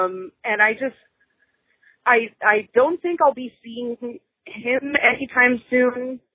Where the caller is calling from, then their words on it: Florida, United States; I'm calling you from South Florida